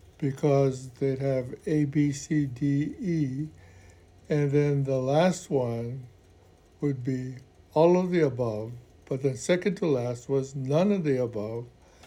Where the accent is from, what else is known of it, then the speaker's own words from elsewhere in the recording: Honolulu, Hawaii, United States; I'm from Honolulu, which is considered the big slicker city. So I was not to be trusted.